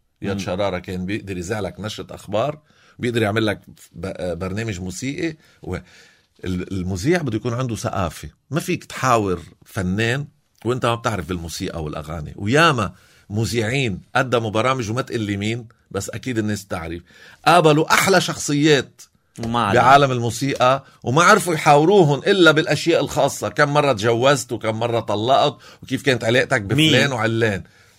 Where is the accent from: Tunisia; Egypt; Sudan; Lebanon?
Lebanon; انه معقول انا لبناني مش عارف انه في عنا هالمناظر الحلوة